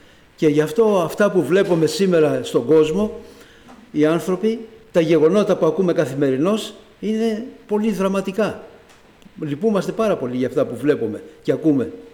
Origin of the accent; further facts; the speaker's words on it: Egaleo, Attica, Greece; εκεί που μεγάλωσα εγώ στο Εγάλο, στην περιοχή εκεί πέρα